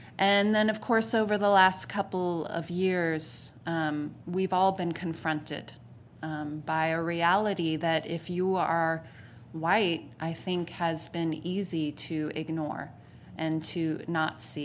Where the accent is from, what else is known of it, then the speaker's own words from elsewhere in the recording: California, United States; As was mentioned, I come from the Bay Area, a much more diverse area.